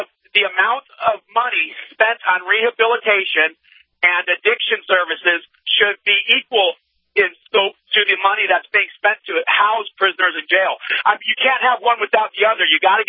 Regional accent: Phoenix, Arizona, United States; My hometown is Phoenix, Arizona

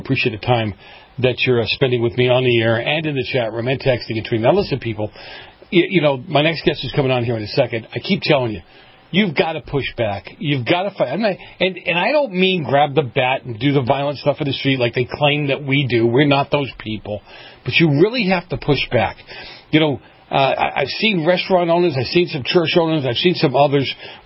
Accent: United States; born there; I'm an American. I was born on this soil. I'm first generation American here, but I am very proud of my Italian heritage

